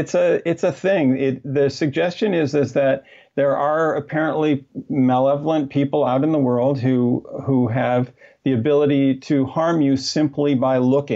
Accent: Midwest, United States; I was actually not as familiar with growing up in the Middle West of the United States as other people in the world were.

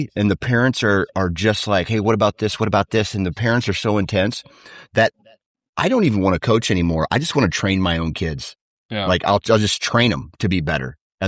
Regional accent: United States; Mostly because I'm American

